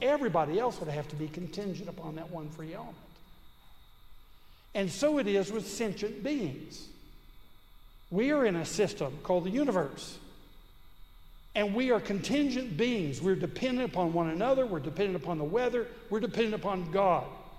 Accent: the South, United States; And I have to say, as a Southerner, it's not really good Southern manners.

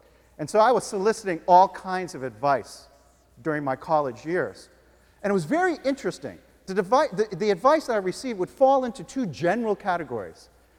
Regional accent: United States; And yet, growing up in the West, and particularly here in America, the call to individualism and individual freedom and self-fulfillment is so compelling

